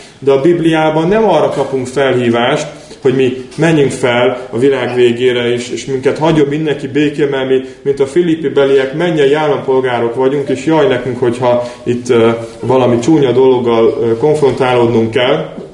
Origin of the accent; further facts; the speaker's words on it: Hungary; Persze magyarok vagyunk, Magyarországon élünk, itt van állampolgári jogunk, de nem miénk ez a föld.